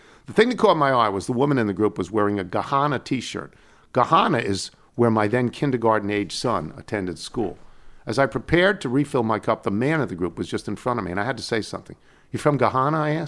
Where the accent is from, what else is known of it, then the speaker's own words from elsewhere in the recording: Pullman, Washington, United States; I grew up in Pullman, Washington, just across the border from Moscow. That's in Idaho